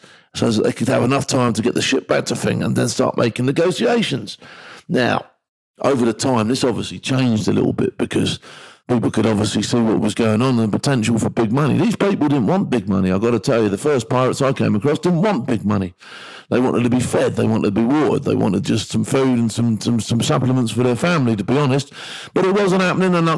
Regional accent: United Kingdom; being unarmed as a British person is nothing unusual to me.

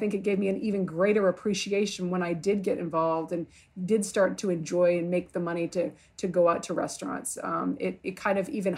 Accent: Massachusetts, United States; also born or lived in Little Rock; growing up in a small town south of Boston, like Massachusetts, and then also then growing up in Little Rock is literally, I don't think you could have two extremes in this country.

